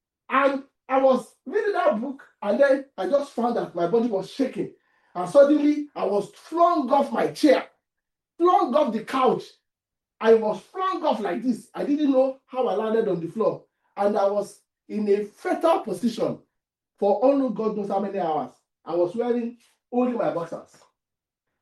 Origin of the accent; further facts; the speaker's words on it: Ibadan, Oyo, Nigeria; We grew up in Ibadan together.